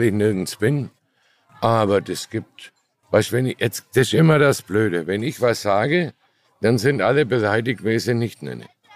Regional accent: Baden-Württemberg, Germany; Ich bin Schwabe.

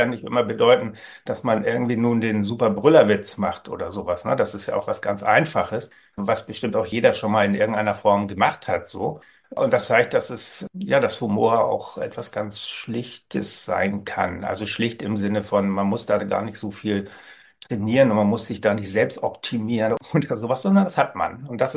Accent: Hamburg, Germany; born there; ich wurde vor 62 Jahren in Hamburg geboren.

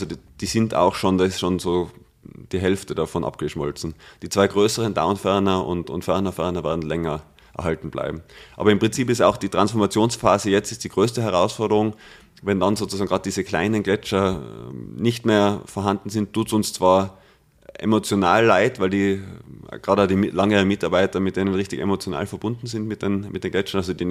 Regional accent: Tyrol, Austria; Das nimmt man als Tiroler vielleicht gar nicht so wahr

